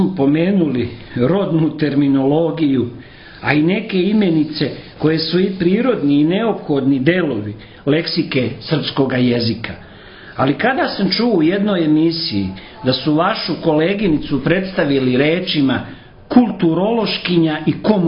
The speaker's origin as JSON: {"language": "Serbian", "country": "Montenegro", "tie": "born or raised there", "said": "Kada recimo u mom zavičaju u Crnoj Gori su govorili povuci riječ"}